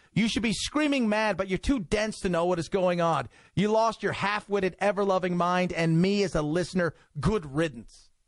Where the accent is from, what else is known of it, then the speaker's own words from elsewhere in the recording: United States; I'm an American. I've got my faults.